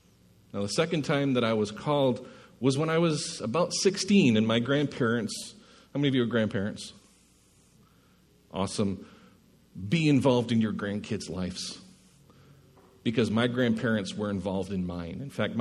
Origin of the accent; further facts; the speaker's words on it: Maine, United States; I was born in Maine. How many of you know where Maine is?